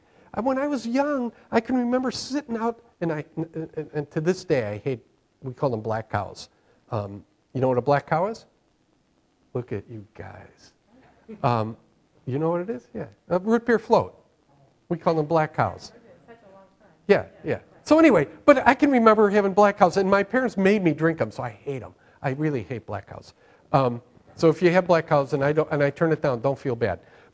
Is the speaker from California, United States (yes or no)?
no; Chicago, Illinois, United States; when growing up in Chicago, when you're a friend, you are a friend forever.